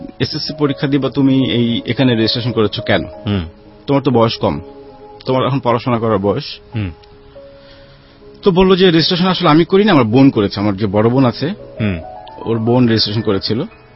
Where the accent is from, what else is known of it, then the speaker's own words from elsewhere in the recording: Dhaka, Dhaka Division, Bangladesh; আমার জন্ম ঢাকাতে, বাবা গভর্নমেন্ট জব করতেন, সেই হিসেবে মতিঝিল এজিবি কলোনিতে বড় হয়ে ওঠা। পড়াশোনা করেছি মতিঝিল মডেল হাই স্কুল।